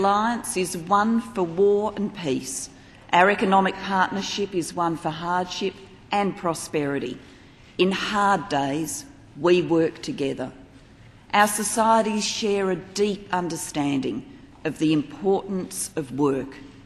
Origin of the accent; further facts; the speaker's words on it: South Australia, Australia; from my home state of South Australia